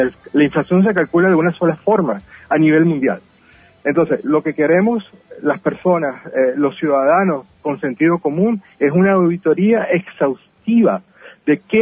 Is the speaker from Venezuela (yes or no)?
yes; Caracas, Capital District, Venezuela; now in Montevideo, Uruguay; tengo 47 años, soy de Venezuela, originario de Caracas. Soy profesional en el área de administración con una mención en gerencia. Tengo 8 meses en Montevideo.